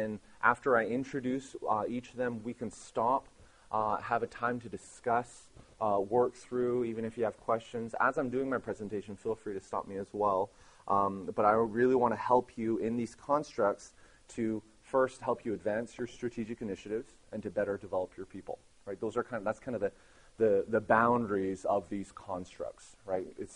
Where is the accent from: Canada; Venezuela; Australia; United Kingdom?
Canada; Vancouver, British Columbia; also born or lived in Ottawa / Montreal / Korea / Edmonton; now in Nashville, United States; I grew up in Vancouver, born and raised there, and I've pastored in Ottawa, Montreal, Korea, and Edmonton. And I moved to Nashville a couple of years ago